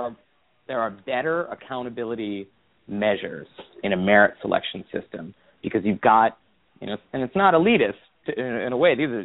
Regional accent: Midwest, United States; I'm from the Midwest

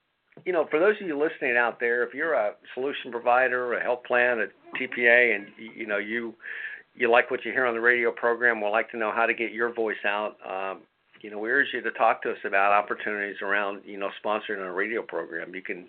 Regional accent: Columbus, Ohio, United States; up near my hometown in Columbus, Ohio, in Buckeye Country.

